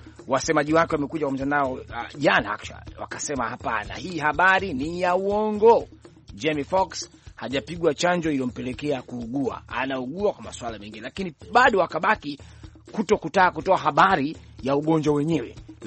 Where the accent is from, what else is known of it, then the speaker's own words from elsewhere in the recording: Tanzania; kule kwetu Tanzania